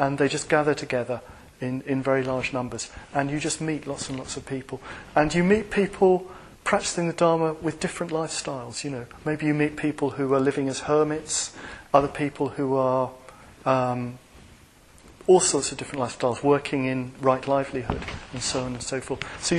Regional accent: England, United Kingdom; Go to England. I'm not saying that because I'm English.

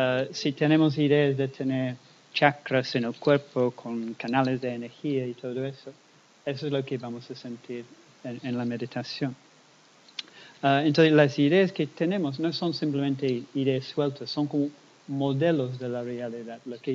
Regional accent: England, United Kingdom; Spanish is a second language; Porque yo soy de Inglaterra y claro que en Inglaterra un día bonito es un día con sol.

